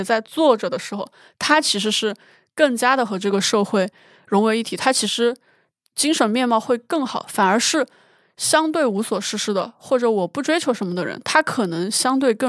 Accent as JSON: {"language": "Chinese", "region": "Sichuan", "country": "China", "said": "因为我家是四川的，我会在两个城市"}